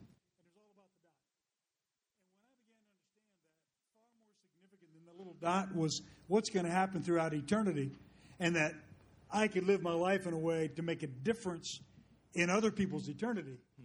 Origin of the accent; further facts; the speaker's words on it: Pennsylvania, United States; I went to school, to college, and grew up in Pennsylvania, went to school.